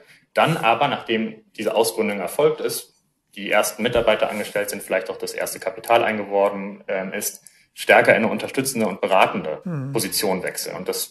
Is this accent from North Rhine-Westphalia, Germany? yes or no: no; Hamburg, Germany; ich habe unter anderem in Hamburg studiert, ja. Ich komme aus Hamburg